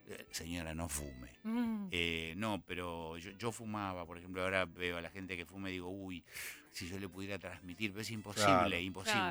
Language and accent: Spanish; Buenos Aires, Argentina; Y a la vuelta viví a partir de los 9 años en Camargo, entre Acevedo y Gurruchaga.